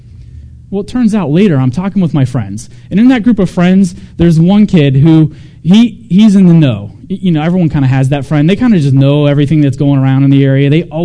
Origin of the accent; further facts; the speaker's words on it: Ohio, United States; You see, I grew up in Ohio, and it really wasn't common to see someone driving around these high-end supercars.